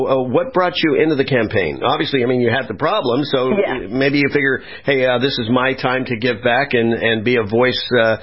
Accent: West Coast, United States; I grew up on the West Coast, so we get those weird Santa Ana winds

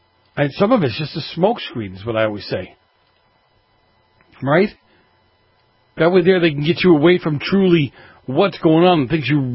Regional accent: Boston, Massachusetts, United States; You know, years ago when I was growing up in Boston, one of the things I remember about the mafia were kids and old people were off limits

